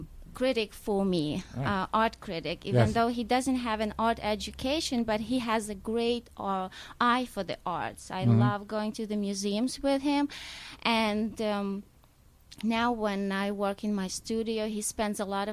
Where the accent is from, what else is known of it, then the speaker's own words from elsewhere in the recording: Ukraine; English is a second language; now in Hudson, United States; Actually, I'm from Ukraine, and just because at some point I spoke five languages, even when I'm back home, people ask me, where are you from? Because my pronunciation changes every time when I learn another language.